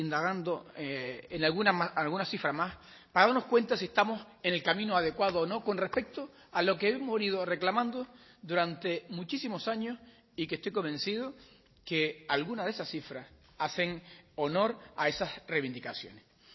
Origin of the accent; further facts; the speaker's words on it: Lanzarote, Canary Islands, Spain; me sentía muy orgulloso por ser de Lanzarote, y también soy de Lanzarote